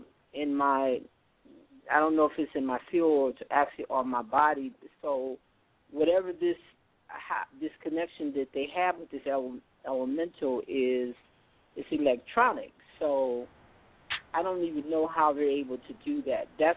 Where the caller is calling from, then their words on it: Colorado, United States; I'm calling from Colorado.